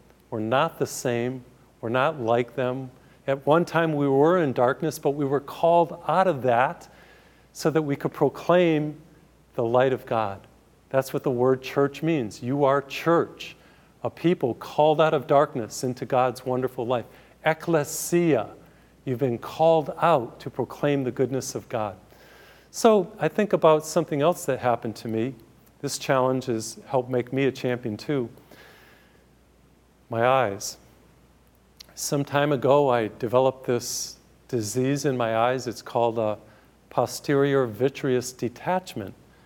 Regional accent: Feeding Hills, Massachusetts, United States; I grew up in Feeding Hills, Massachusetts, little small town south of Springfield, right on the Connecticut border.

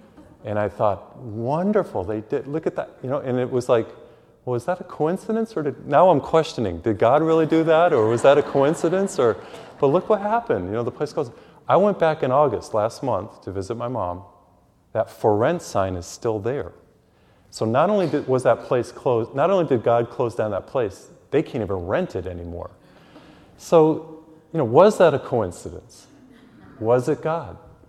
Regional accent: Massachusetts, United States; They hear I'm from Massachusetts. They want to hear me speak.

